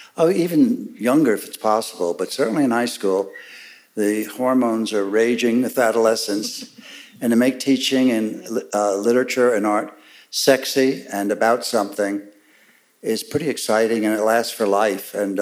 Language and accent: English; Texas, United States; And I was very blessed that though I grew up in Texas, my parents were ex-New Yorkers.